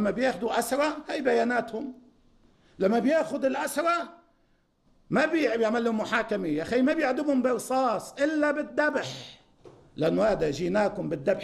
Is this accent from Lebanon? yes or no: yes; Lebanon; وعلينا كلبنانيين،